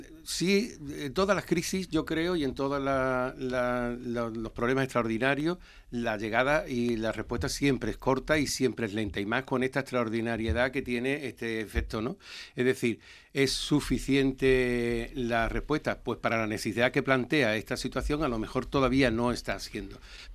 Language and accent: Spanish; Ceuta, Spain; somos y estamos en Ceuta, somos parte de la ciudadanía de Ceuta, somos socialistas y ceutíes